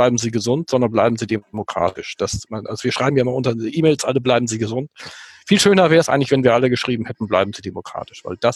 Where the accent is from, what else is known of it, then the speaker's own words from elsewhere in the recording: Schleswig-Holstein, Germany; ich ja Schleswig-Holsteiner war.